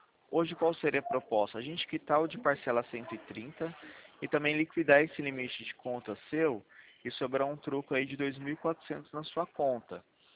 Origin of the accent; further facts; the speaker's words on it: Presidente Prudente, São Paulo, Brazil; sou do interior de São Paulo, Presidente Prudente, a cidade.